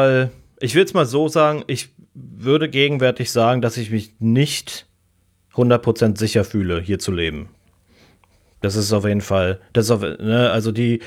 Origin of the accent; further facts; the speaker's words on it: Berlin, Germany; born there; Doch, ich bin in Berlin geboren.